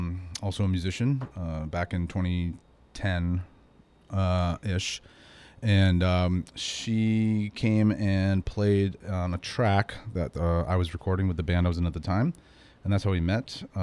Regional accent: Rhode Island, United States; And I'm from New England, Rhode Island. So, you know, winters, you know, I'm pretty used to.

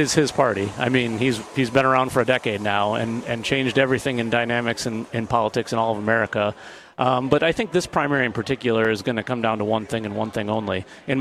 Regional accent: Kewaunee, Wisconsin, United States; also born or lived in Hartford; I was born in Hartford, so Washington County originally. I'm the son of a Lutheran minister and a registered nurse. And my folks moved around a lot when I was a youngster. And mostly the eastern part of the state. Middle school and high school years in Kewaunee

